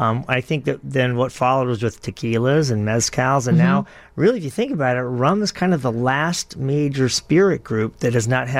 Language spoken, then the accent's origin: English; Chicago, Illinois, United States; You know, Chicago is my home. I've been up near the Music Box for about 20 years now.